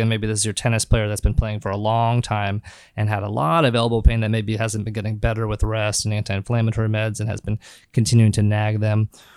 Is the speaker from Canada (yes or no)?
no; Pacific Northwest, United States; and then they stayed there and had me and my sister and never left. So I grew up in the Northwest.